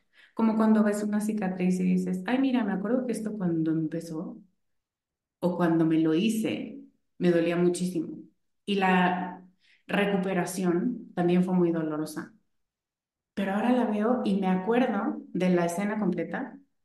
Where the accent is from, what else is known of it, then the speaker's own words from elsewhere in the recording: Mexico; soy gorda y mexicana y morena. Chaparrita